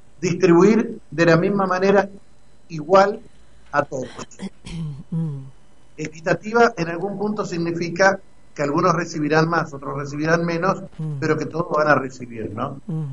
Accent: Argentina; nosotros nos decíamos Argentina potencia

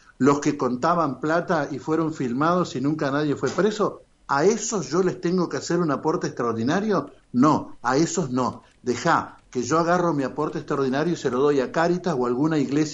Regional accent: Argentina; dijimos que somos argentinos

